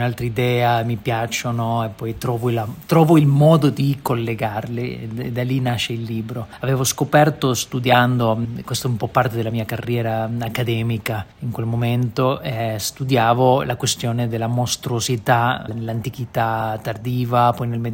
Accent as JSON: {"language": "Italian", "country": "Argentina", "second_language": "Italian", "said": "è da una parte molto difficile scrivere in Argentina, o essendo argentino della mia generazione, che io non ho proprio vissuto la dittatura, ma sono nato durante la dittatura"}